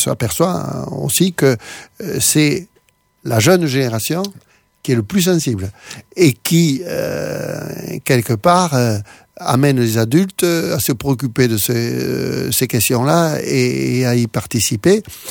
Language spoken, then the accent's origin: French; Albi, Occitanie, France; Savez-vous, par exemple, que moi, je suis d'Albi, de temps en temps, je vais à Albi.